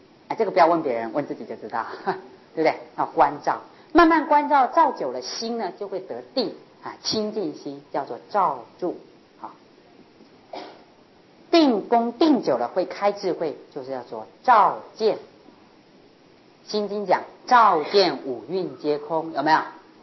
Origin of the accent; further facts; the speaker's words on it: China; 但我们凡夫这个我们中国人话讲，话多伤气嘛